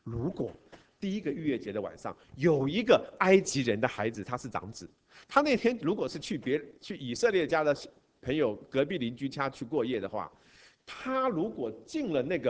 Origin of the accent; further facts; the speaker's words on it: China; 我想我们中国人最了解了，因为差不多就是我们中国人贴春联